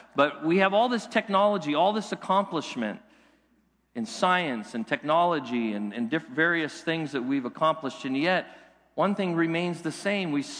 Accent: Carmichael, California, United States; Here in Carmichael, I grew up in Carmichael, and Carmichael is changing

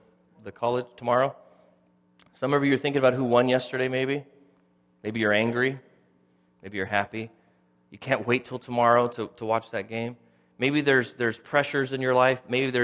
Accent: United States; I have freedom as an American, don't I?

